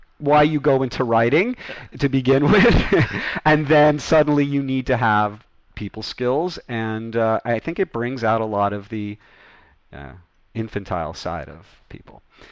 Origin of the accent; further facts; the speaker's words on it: Malibu, California, United States; And I grew up in Malibu. Junior high school was just, everybody was a stoner surfer.